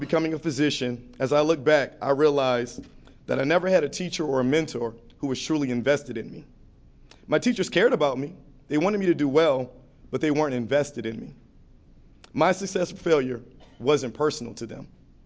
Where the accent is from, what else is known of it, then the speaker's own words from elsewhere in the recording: Detroit, Michigan, United States; As a youth growing up in Detroit, Michigan, I faced many of the challenges that many inner city children face today.